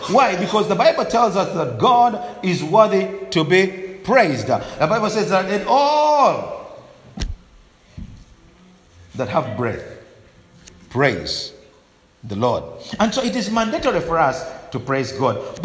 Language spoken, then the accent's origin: English; Uganda; English is a second language; But I'm come from Africa, Uganda, and I pastor a church called Shekinah Glory Worship Center.